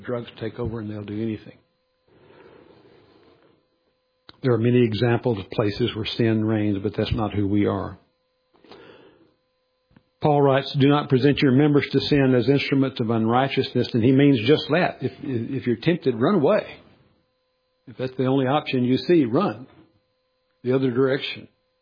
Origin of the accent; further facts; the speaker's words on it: Arkansas, United States; born there; also born or lived in Louisiana / Texas; I was born in Arkansas, lived in North Louisiana, lived in West Texas, lived in South Texas, lived in East Texas